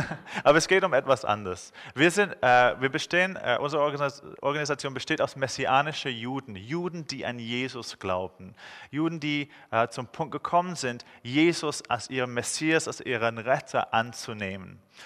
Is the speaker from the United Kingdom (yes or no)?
yes; England, United Kingdom; German is a second language; also born or lived in Israel; Ich bin in Israel geboren, in England aufgewachsen. Und wie ihr hört, kann ich nicht wirklich Schweizerdeutsch. Ich kann so eine selbstgebastelte Version reden. Ich bin mit einer Schweizerin verheiratet